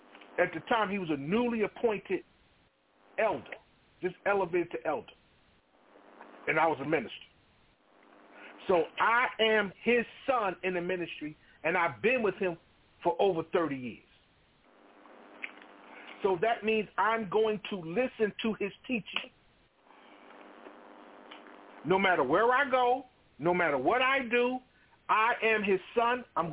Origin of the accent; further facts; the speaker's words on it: Hackensack, New Jersey, United States; Born and raised Hackensack, New Jersey. But you sound like you're from the country. I got country parents, so I got country roots.